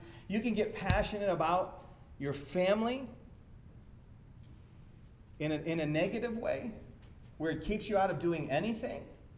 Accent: Buffalo, New York, United States; Now, because I grew up in Buffalo, my dad was a Yankee fan.

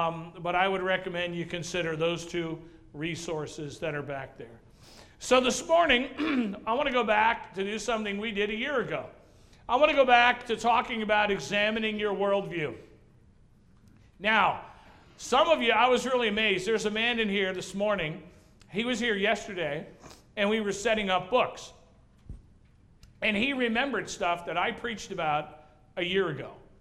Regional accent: New England, United States; And I grew up in New England.

